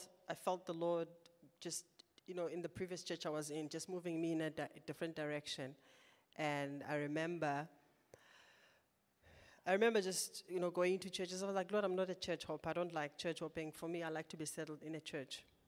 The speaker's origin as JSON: {"language": "English", "country": "South Africa", "said": "I'm South African. How can you not know I'm South African? How can you not know I'm Xhosa?"}